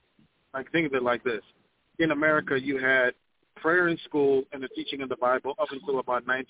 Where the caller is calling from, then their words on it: Minneapolis, Minnesota, United States; I'm calling from Minneapolis.